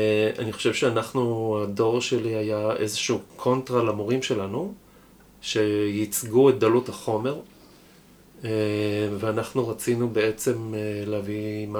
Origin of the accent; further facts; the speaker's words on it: Ramat HaSharon, Tel Aviv District, Israel; אני גדלתי ברמת השרון